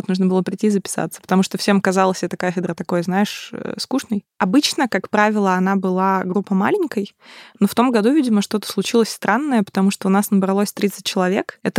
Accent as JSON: {"language": "Russian", "town": "Arkhangelsk", "region": "Arkhangelsk Oblast", "country": "Russia", "said": "Я из Архангельска, да, это северный город."}